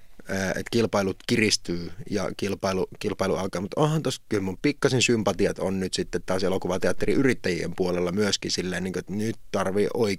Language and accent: Finnish; Kuopio, North Savo, Finland; mun lapsuudessa Kuopiossa oli Kuvakukko-niminen teatteri